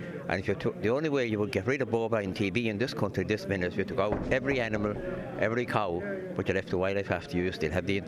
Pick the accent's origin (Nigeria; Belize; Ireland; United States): Ireland; Loughrea, Connacht; I'm from Kinradima, Loughrea.